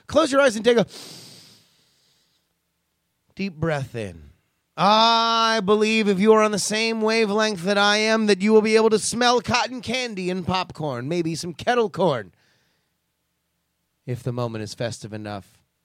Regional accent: Florida, United States; You're going to get a Florida episode on Friday because I'm going to be back in my home state, baby.

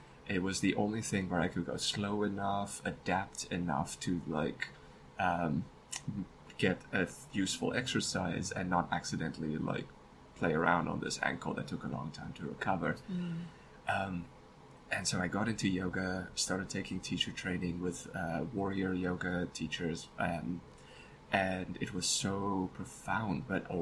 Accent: South Africa; But I was born in South Africa, pre-end of apartheid South Africa. And that, you know, that has an impact on a person. But the majority of my life, I lived in post-apartheid South Africa.

